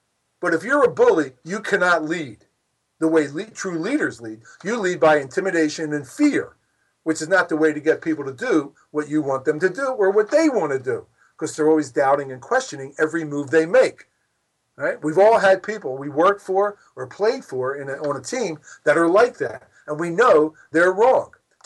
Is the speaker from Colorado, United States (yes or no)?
no; Philadelphia, Pennsylvania, United States; I grew up in Philadelphia and I watched Allen Iverson